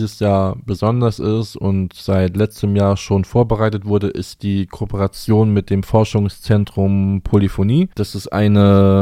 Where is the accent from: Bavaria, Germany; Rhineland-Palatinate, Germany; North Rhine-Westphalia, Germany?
Rhineland-Palatinate, Germany; now in Bremen, Germany; Ich bin kein Bremer. Ich komme aus Rheinland-Pfalz ursprünglich, wohne jetzt aber in Bremen seit 2016. Also in 2 Jahren habe ich ein ziemliches Jubiläum. und ich, genau, lebe sehr gerne in Bremen.